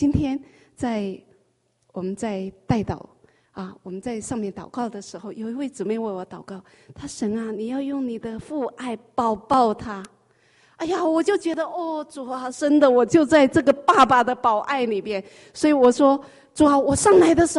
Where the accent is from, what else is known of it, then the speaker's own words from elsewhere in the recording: China; 我们从中国大陆来的弟兄姊妹，尤其我们也是我们中国人